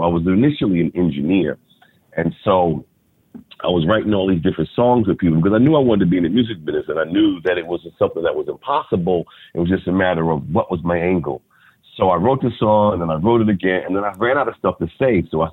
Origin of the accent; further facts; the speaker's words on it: Queens, New York, United States; And I came from Queens, New York to this.